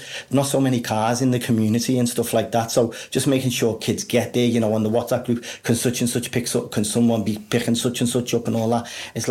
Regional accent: Liverpool, North West England, United Kingdom; I'm a Scouser

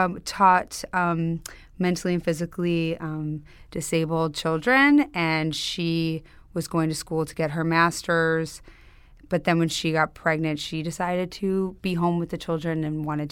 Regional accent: Highland Park, Illinois, United States; accent: Chicago; In Chicago, outside Chicago, Highland Park. It's a North Shore suburb.

